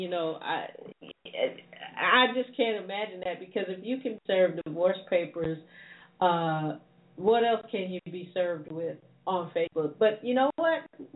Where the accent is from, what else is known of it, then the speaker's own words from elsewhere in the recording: Wisconsin, United States; But you all know that I'm from Wisconsin.